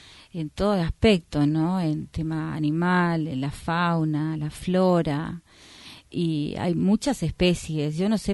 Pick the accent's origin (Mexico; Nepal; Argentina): Argentina; Laguna Blanca, Formosa; tantas hectáreas el Parque Nacional, y yo soy de Laguna Blanca, justamente una de las zonas donde está